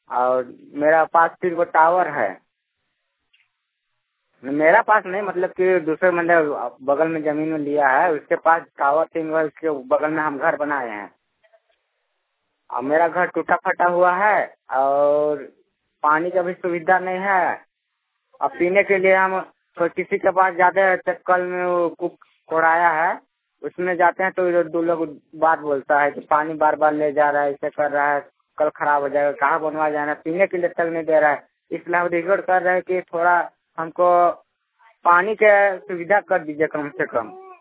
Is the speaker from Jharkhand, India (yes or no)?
yes; Jharkhand, India; हम तो सिमडेगा जिला का रहने वाले हैं